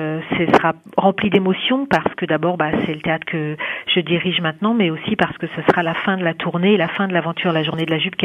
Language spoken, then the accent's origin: French; Herblay, Île-de-France, France; Moi j'ai grandi à Herblay, j'ai fait toutes mes études à Herblay, donc c'est un petit peu ma ville en fait.